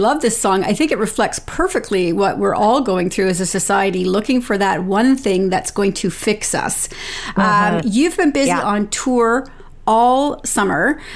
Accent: London, Ontario, Canada; London, my hometown.

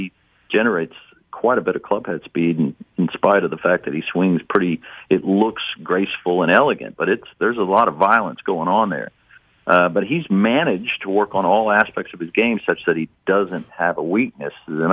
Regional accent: Irving, Texas, United States; Going back, you know, look, I grew up in Irving, Texas, so it was, you know, a great era for the Cowboys when I grew up.

